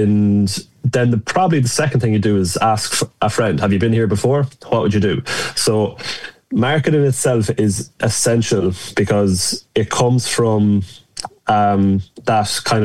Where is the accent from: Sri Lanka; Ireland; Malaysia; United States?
Ireland; Castlebar, Connacht; You'd have, like, I'm from Castlebar